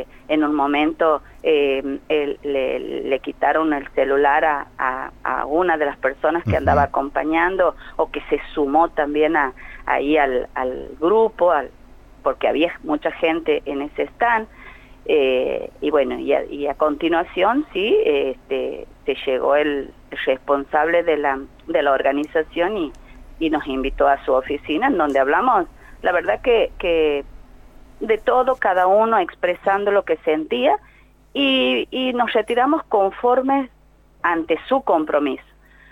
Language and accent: Spanish; Argentina